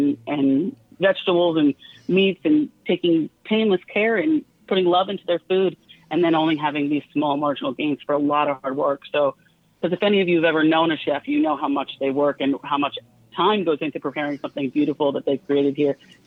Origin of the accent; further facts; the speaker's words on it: New York, United States; now in Sonoma, United States; I actually live in Sonoma for about 8 years now, and I'm a transplant from New York.